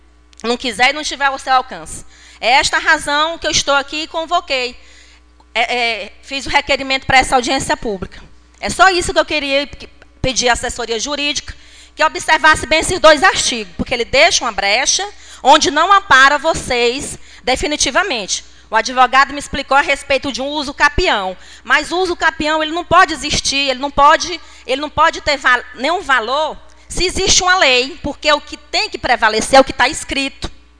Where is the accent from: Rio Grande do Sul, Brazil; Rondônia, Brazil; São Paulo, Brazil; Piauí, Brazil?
Piauí, Brazil; Demerval Lobão; nasci e me criei na Demerval Lobão